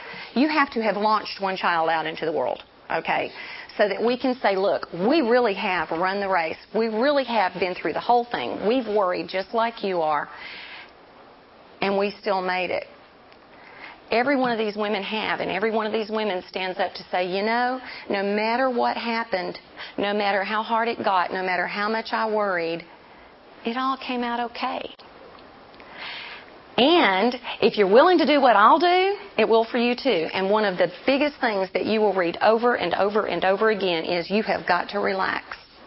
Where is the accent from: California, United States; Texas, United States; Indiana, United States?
Texas, United States; I said I'm from Texas.